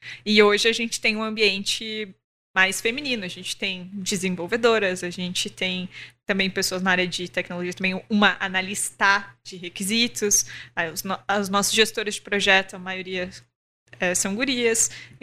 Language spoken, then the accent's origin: Portuguese; Porto Alegre, Rio Grande do Sul, Brazil; Eu sou de Porto Alegre.